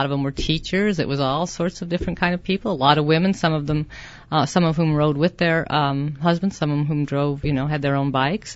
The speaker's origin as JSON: {"language": "English", "region": "Wyoming", "country": "United States", "said": "You know, I'm from Wyoming, so I've driven between Wisconsin and Wyoming a number of times"}